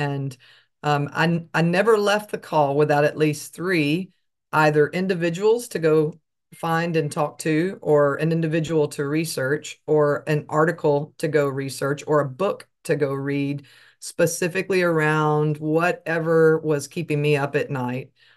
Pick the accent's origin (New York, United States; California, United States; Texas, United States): Texas, United States; But on the calls, y'all, I'm sorry, I'm from Texas.